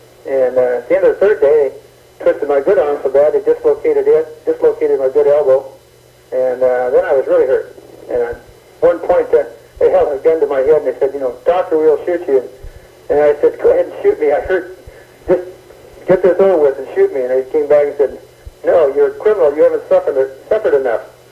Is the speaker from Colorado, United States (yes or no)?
yes; Colorado, United States; I grew up in Colorado, and I went to Naval Academy flight training over to Lemoore